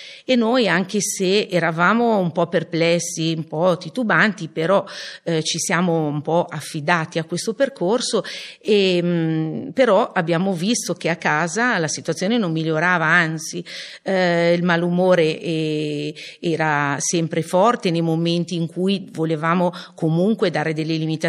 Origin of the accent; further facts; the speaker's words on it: Sondrio, Lombardy, Italy; per noi che siamo di Sondrio